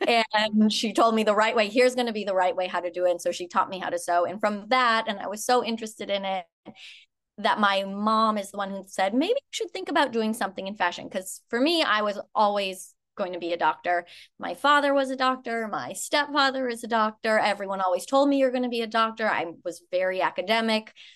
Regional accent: Minnesota, United States; No, I grew up in Minnesota. I've lived here 20 years.

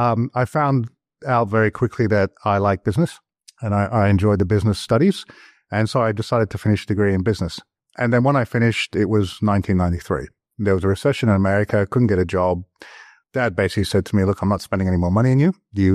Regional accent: London, United Kingdom; accent: Cockney; So my Cockney accent ended up becoming a very stiff New York accent.

